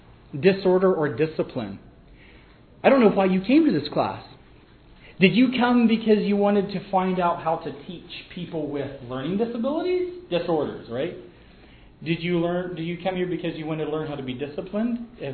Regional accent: North Carolina, United States; I am from North Carolina, and for the past number of years, I have been a circus ringleader at our school.

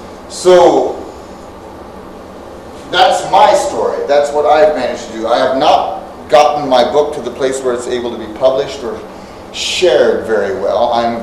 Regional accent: the Ozarks, United States; And growing up in the Ozarks, I know that. I resonate with the Ozarks.

